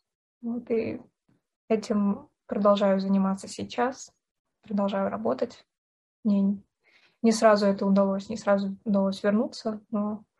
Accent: Dnipro, Dnipropetrovsk Oblast, Ukraine; прогремели первые взрывы, в том числе в моем родном городе, в Днепре.

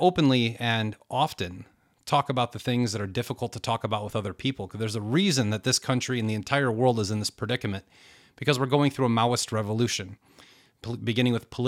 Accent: United States; I am an American. I am formally a Republican. I am a true independent.

